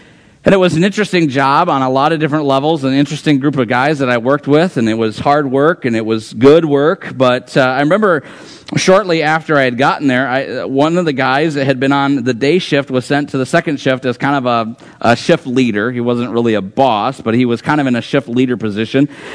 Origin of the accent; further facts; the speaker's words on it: Rockford, Illinois, United States; I said I grew up in Rockford, Illinois.